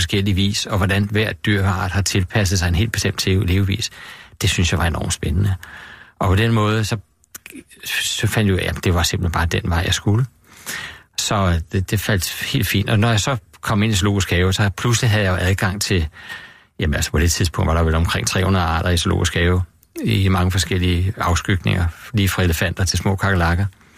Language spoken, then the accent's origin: Danish; Virum, Capital Region of Denmark, Denmark; Jeg voksede op i Virum, og det er jo ude, hvor der er en masse dejlig natur rundt omkring Furesøen, og der er noget dejlige moseområder nede af skovområdet.